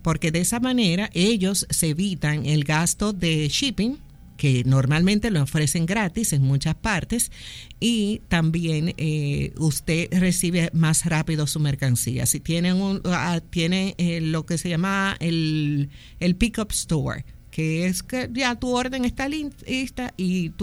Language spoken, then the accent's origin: Spanish; Dominican Republic; como dominicanos, a nosotros empezamos a poner un mes completo negro.